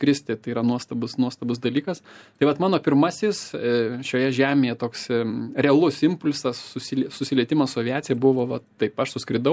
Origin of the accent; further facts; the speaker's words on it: Lazdijai, Alytus County, Lithuania; iš ten, kur aš esu kilęs, iš Lazdijų, šalia yra Dusios ežeras, vienas iš didesnių ir garsesnių.